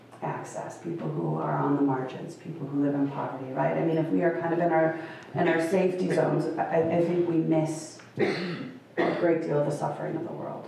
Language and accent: English; Midwest, United States; also born or lived in Portland, Oregon; I mean, I grew up in the Midwest and then I lived in Portland, Oregon for a while.